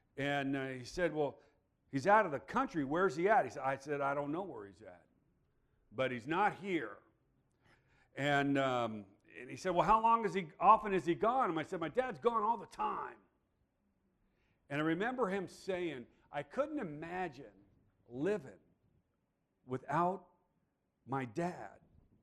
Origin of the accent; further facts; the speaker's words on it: California, United States; We grew up in Imperial Valley.